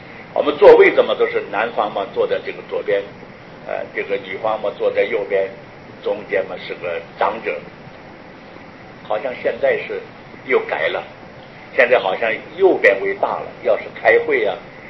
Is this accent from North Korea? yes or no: yes; North Korea; 如果你自己开着车，你把我们朝鲜人开车送我